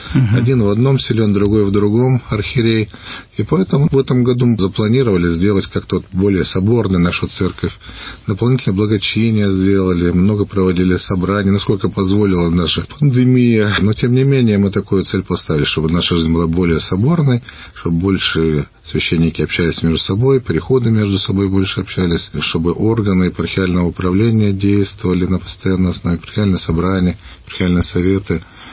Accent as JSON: {"language": "Russian", "town": "Irkutsk", "region": "Irkutsk Oblast", "country": "Russia", "tie": "born or raised there", "said": "Я здесь долгое время служил, был секретарем епархии. Я уроженец Иркутска."}